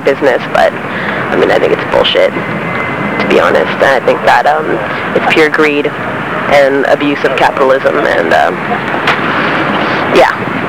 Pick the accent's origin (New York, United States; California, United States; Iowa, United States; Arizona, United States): California, United States; Berkeley; Actually, I'm from Berkeley, and I'm kind of used to the element of people hanging around